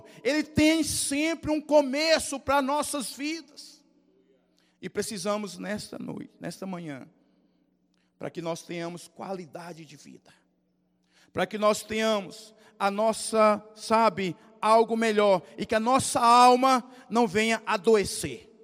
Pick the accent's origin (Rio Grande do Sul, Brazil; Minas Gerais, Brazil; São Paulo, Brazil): Minas Gerais, Brazil; Paracatu; A maior parte de vocês sabem que eu sou mineiro lá de Paracatu.